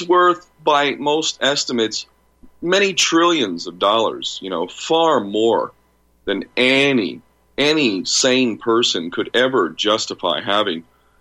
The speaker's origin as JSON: {"language": "English", "country": "United States", "tie": "born there", "said": "which I know very intimately as an American-born son."}